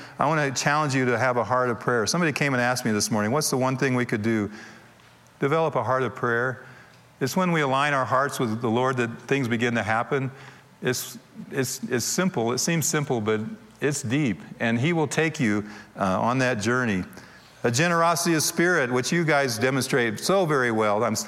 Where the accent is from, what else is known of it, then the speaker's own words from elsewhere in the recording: Joplin, Missouri, United States; also born or lived in Latin America; I grew up in Little Joplin, Missouri. It's hardly the cosmopolitan center of the universe, but it's a nice town.